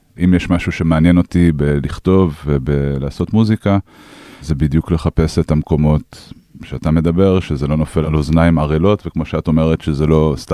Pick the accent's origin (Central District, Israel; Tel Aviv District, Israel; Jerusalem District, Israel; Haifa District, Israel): Jerusalem District, Israel; Jerusalem; בין לבין עוד היינו בארץ כמה שנים, בירושלים, אבל אני בכל מקרה, למרות שאני לא נמצא פיזית בירושלים, אני ירושלמי